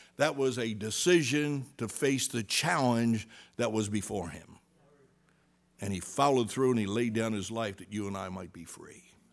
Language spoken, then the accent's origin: English; Salem, New Jersey, United States; the church I grew up in Salem, New Jersey, Baptist Church, they didn't tell me how to be saved, but they taught me the Bible stories when I was a kid.